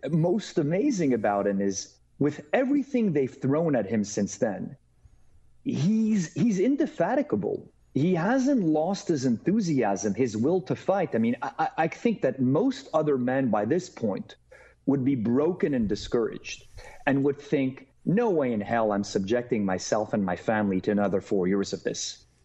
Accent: Canada; I mean, I would say as a Canadian who is in love with this in this country, he's drawing from the best of the American tradition

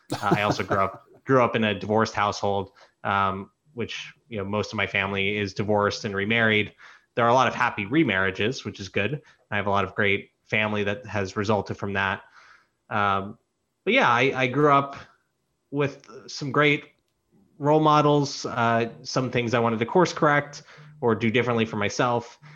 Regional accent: Boca Raton, Florida, United States; now in New York, United States; I mean, I'm Jewish, but I grew up in Boca Raton, Florida, so I never felt out of place.

